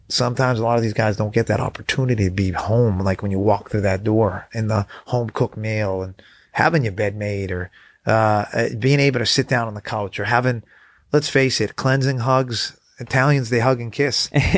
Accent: New England, United States; I grew up in New England. I heard all the stories.

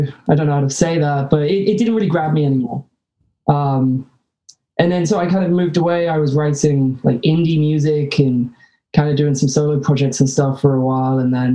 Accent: England, United Kingdom; moved away; And then when I go back to England, they're like, what the fuck are you?

